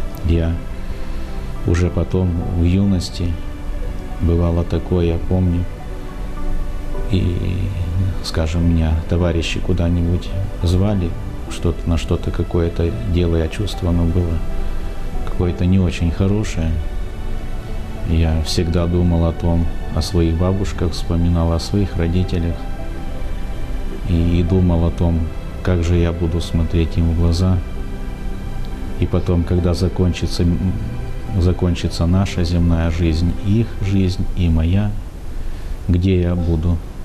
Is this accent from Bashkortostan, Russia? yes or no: yes; Askino, Bashkortostan, Russia; born there; В своем селе, где я родился, в Башкирии, в селе Аскино я родился, во времена хрущевских гонений на церковь.